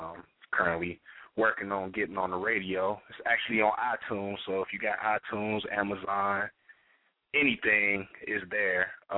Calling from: Cincinnati, Ohio, United States; I'm coming from Cincinnati, Ohio.

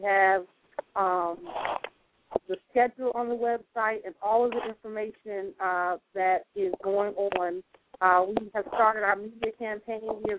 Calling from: Fayetteville, North Carolina, United States; I'm in Fayetteville, North Carolina

